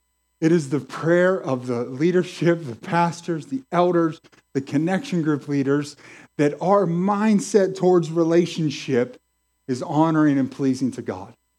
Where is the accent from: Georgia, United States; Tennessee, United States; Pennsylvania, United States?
Pennsylvania, United States; White Oak; I grew up in White Oak, the White Oak McKeesport area, and I grew up a scared, broken, depressed little boy.